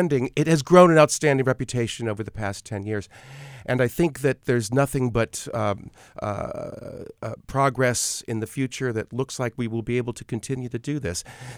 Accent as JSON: {"language": "English", "region": "Ohio", "country": "United States", "tie": "born there", "lives_now": "Pittsburgh, United States", "said": "And Pittsburgh, I was born in Ohio, and Pittsburgh is a city that I know very well."}